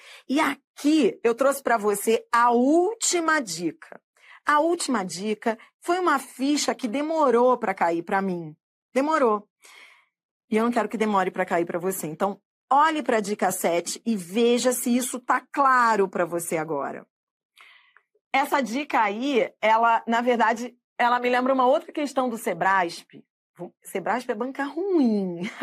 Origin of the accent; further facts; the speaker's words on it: Rio de Janeiro, Brazil; Eu sou carioca, ainda tenho S aí que muda